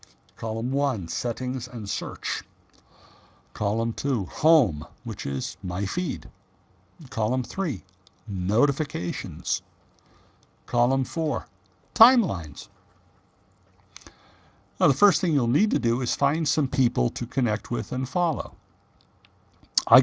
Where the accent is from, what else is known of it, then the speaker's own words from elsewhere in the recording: United States; since that is my only language. Well, hey, I'm an American. We're almost all like that.